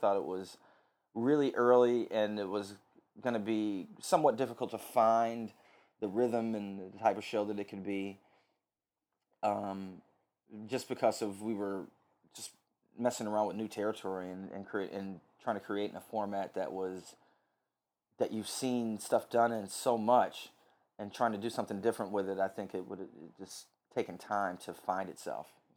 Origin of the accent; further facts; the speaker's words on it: Flint, Michigan, United States; now in Los Angeles, United States; I'm from Detroit, I'm from Michigan, I'm from Flint, actually.